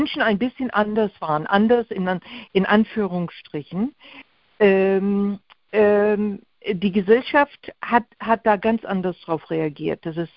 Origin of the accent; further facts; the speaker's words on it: Fulda, Hesse, Germany; ich bin ja auch in Deutschland geboren, in Fulda aufgewachsen.